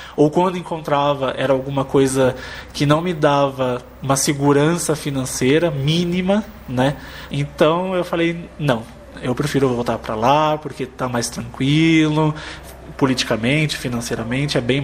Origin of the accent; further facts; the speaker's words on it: São Paulo, Brazil; also born or lived in Colombia; Como eu sou de São Paulo, já é uma cidade cara e eu voltei para uma cidade 3 vezes mais cara.